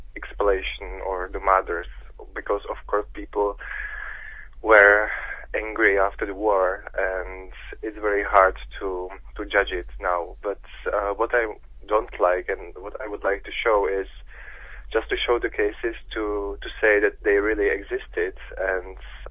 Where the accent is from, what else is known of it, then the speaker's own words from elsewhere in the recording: Stříbro, Plzeň Region, Czechia; English is a second language; Yes, I come from Sudetenland, from Stříbro. That was German town before the war, like almost 100%. And my family came there in 50s.